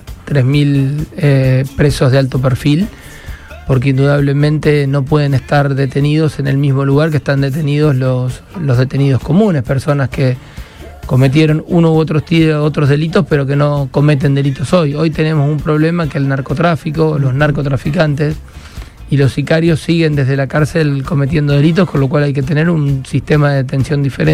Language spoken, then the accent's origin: Spanish; Hugues, Santa Fe, Argentina; moved away as an adult; De un pueblo del sur de la provincia de Santa Fe. Me vine a estudiar a los 19 años.